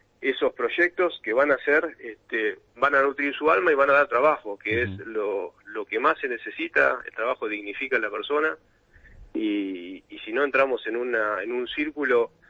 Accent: La Plata, Buenos Aires Province, Argentina; somos todos platense acá

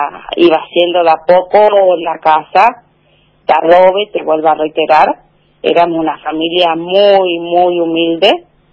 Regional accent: Villa Berthet, Chaco, Argentina; now in Presidencia Roque Sáenz Peña, Argentina; nosotros somos de Villa Berter, Chaco. Uh-huh. En esa localidad vivía mi familia, pero yo después me vine a vivir a Presidencia Roque Sáenz Peña.

